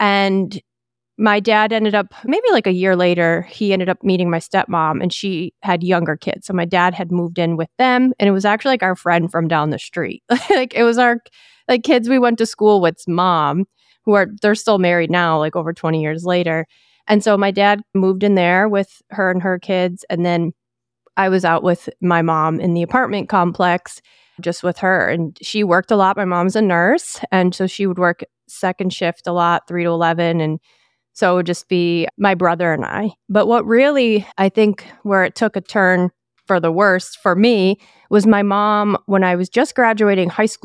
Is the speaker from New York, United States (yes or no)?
yes; Buffalo, New York, United States; So I actually grew up right outside of Buffalo, New York.